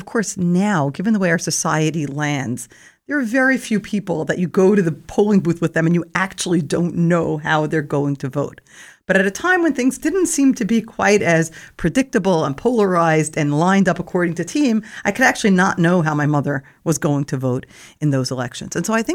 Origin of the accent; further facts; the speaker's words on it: New York City, New York, United States; I grew up in New York City.